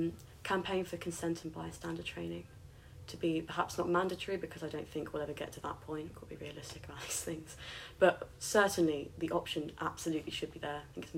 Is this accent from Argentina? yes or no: no; South East England, United Kingdom; accent: RP; if you hadn't guessed by the unbelievable RP, I'm from Surrey.